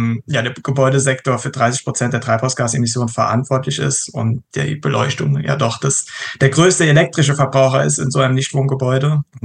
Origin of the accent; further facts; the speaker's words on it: Saarbrücken, Saarland, Germany; Ich bin 31 Jahre alt, geboren und aufgewachsen in Saarbrücken und habe auch bei uns an der Universität in Saarbrücken nach meiner Ausbildung studiert.